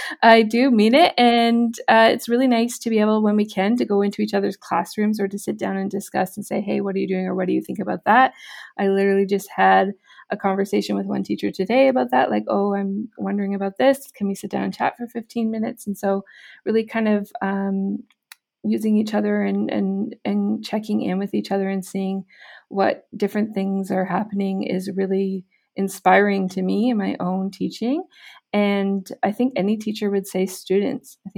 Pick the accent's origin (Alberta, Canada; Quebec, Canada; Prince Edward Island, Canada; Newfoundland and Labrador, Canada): Alberta, Canada; I came back to live in Ontario because I grew up in Alberta to be closer to my family.